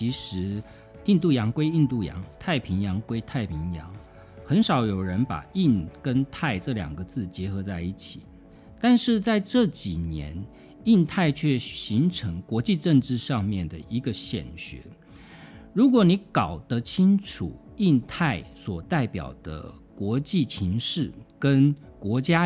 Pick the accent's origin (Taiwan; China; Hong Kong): Taiwan; 身为台湾人，身为中华民国的国民